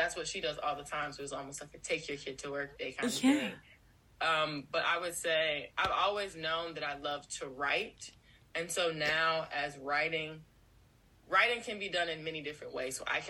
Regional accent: Chicago, Illinois, United States; And it was based out of Chicago, made in Chicago. I'm from Chicago.

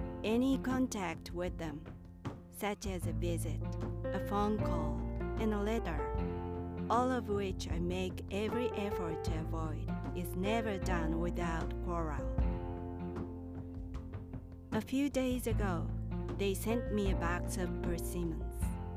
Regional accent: Kyoto, Japan; now in Tokyo, Japan; I was born and raised in Kyoto and moved to Tokyo for a music career.

